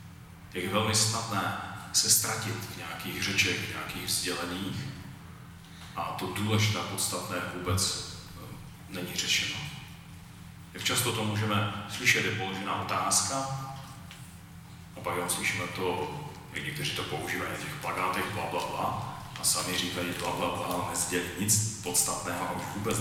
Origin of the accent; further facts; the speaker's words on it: Opava, Moravian-Silesian Region, Czechia; pocházím z Opavy a teď momentálně pracuji a sloužím v Opavě.